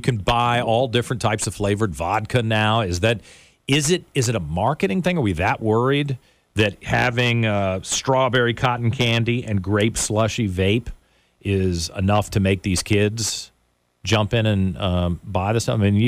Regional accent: Richmond, Virginia, United States; I'm from Richmond, and Richmond was built by Philip Morris and tobacco.

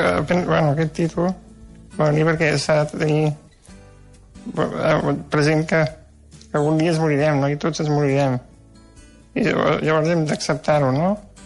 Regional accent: Sabadell, Catalonia, Spain; vaig néixer el 1945, soc de Sabadell

